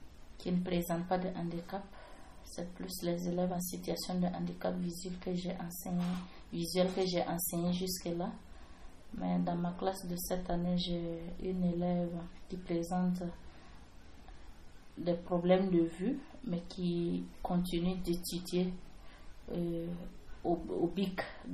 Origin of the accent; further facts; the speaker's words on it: Centre-Est, Burkina Faso; born there; Je suis née au Burkina Faso, notamment dans la région du centre-est, à environ 300 km de Ouagadougou.